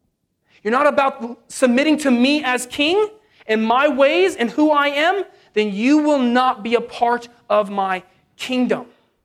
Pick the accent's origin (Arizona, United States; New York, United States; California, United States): California, United States; And I grew up in California. Most people don't think about California as a lot of farming